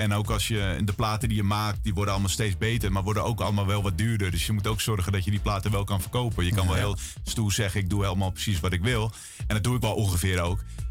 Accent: North Holland, Netherlands; We komen uit West-Friesland, we houden van een borreltje.

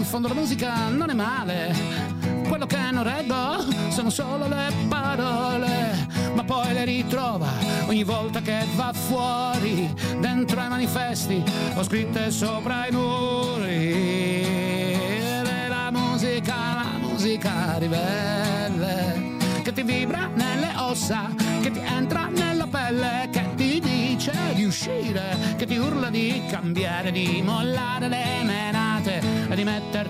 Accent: United States; now in Rome, Italy; e il mio italiano somiglia molto, lo so, a quello di Stelio, però io non parlo come Stelio. Io sono un americano che vive a Roma

